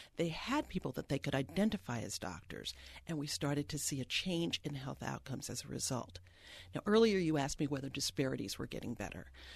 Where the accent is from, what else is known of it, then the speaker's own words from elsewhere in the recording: New York, United States; I was born and raised in New York, Northeast City, the most segregated or one of the most residentially segregated cities in America.